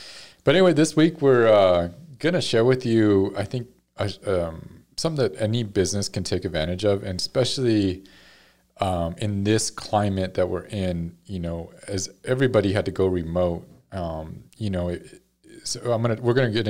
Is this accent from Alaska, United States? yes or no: no; New Mexico, United States; But we're from New Mexico, and Joni and I met in high school 24 years ago.